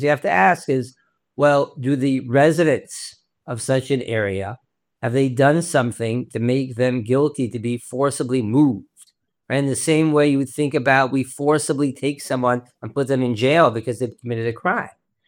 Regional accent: Houston, Texas, United States; Like, I grew up in Houston, Texas, a lot of floods.

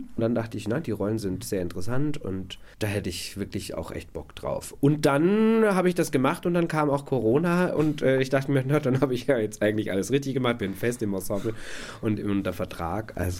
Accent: Höchstadt an der Aisch, Bavaria, Germany; also born or lived in Erlangen; Also ich bin in Erlangen geboren, in Höchstadt groß geworden, Höchstadt an der Aisch. Im schönen Aischtal, wo die Karpfen herkommen. Also ich bin definitiv Franke durch und durch

